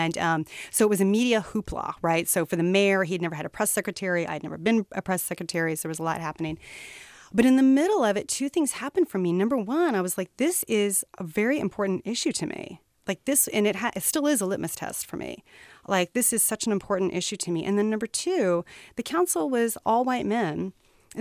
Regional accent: Wichita, Kansas, United States; And so I went to go work for the mayor of my hometown, Wichita, Kansas.

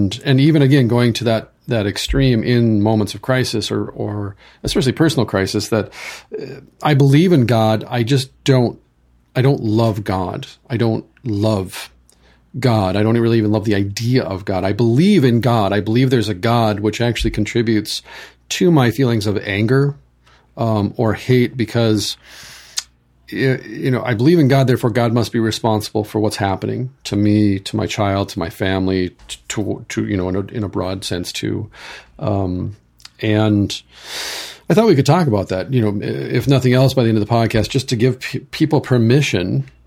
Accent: Ireland; for me, I'm Irish and I was attracted to the Lutheran, church.

